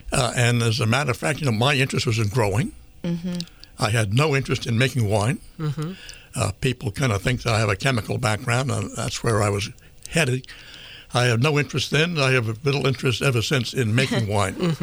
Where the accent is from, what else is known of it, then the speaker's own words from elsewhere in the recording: Manhattan, New York, United States; My wife's family comes from Brooklyn. I come from Manhattan. There's not a farmer in the family.